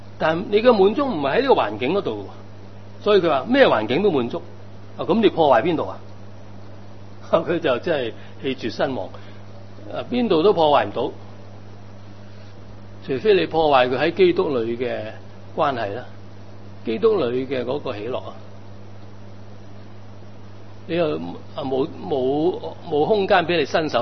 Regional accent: China; 咁我中國人講嘅知足常樂

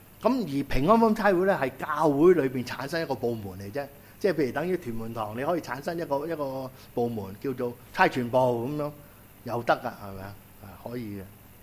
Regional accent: Guangdong, China; 即係我哋廣東人咧學話有時都楞下我哋自己嘅觀念啊。

